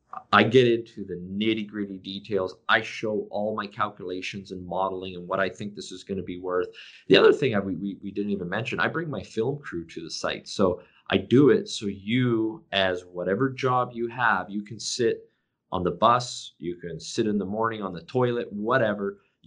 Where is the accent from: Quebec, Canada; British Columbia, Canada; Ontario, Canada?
British Columbia, Canada; as a guy born and raised in British Columbia, my parents came here as immigrants.